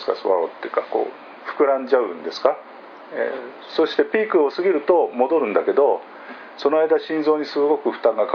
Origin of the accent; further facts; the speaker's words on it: Tokyo, Japan; 私も都心で育ちましたけれども、私が小さい頃はね、まだ天の川見えたんですね23区内でも。